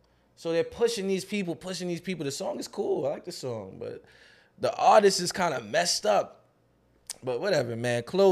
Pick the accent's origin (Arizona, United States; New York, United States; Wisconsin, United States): New York, United States; But for me, you know, growing up in New York with all this culture...